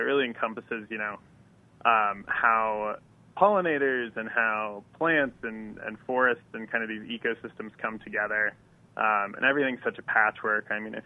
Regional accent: Las Vegas, Nevada, United States; So I grew up in Las Vegas, Nevada, you know, kind of normal suburban neighborhood.

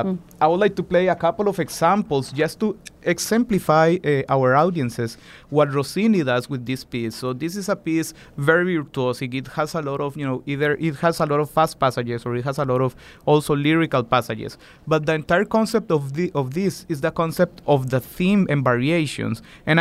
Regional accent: Costa Rica; very, very similar to the community in which I grew up in Costa Rica

